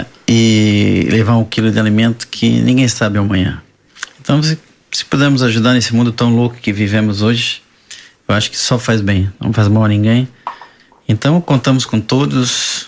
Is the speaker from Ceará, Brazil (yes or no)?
no; Siderópolis, Santa Catarina, Brazil; eu sou de Siderópolis. Eu, quando saí de Siderópolis, era um lugarzinho de 600 habitantes.